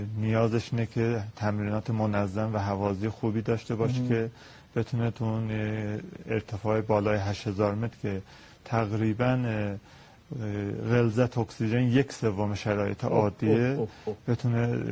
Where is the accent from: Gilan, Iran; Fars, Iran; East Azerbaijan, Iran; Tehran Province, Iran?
East Azerbaijan, Iran; Tabriz; من اهل تبریز هستم.